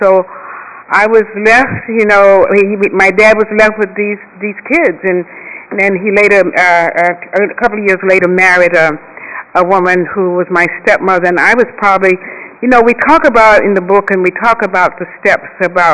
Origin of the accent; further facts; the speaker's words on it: Atlanta, Georgia, United States; born there; And they were born in Bainbridge, Georgia, and I was born in Atlanta.